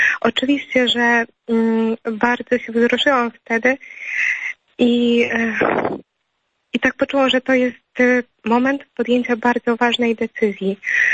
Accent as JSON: {"language": "Polish", "country": "Ukraine", "lives_now": "Warsaw, Poland", "said": "obecnie studiuję w Warszawie. Ja jestem na ostatnim roku architektury krajobrazu, ale pochodzę z Ukrainy."}